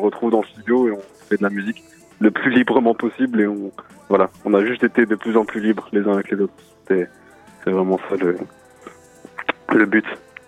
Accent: Hauts-de-France, France; Moi et Jock, on est nés, on a grandi dans le Nord, on y habite encore.

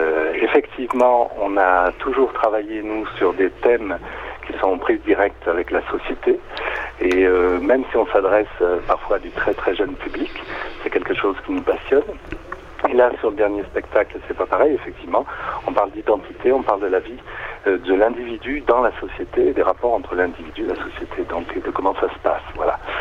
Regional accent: Provence-Alpes-Côte d'Azur, France; qui est aussi notre territoire puisqu'on est aussi des Alpes de Haute-Provence

